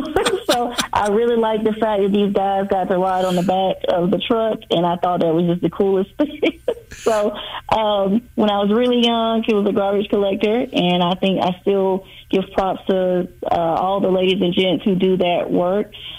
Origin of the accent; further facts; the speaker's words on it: Jacksonville, Florida, United States; now in Kansas City, United States; No, actually, I am from Jacksonville, Florida, and I met my husband down in Tallahassee, Florida, during undergrad, who was a native of Kansas City. So we moved here in 2010.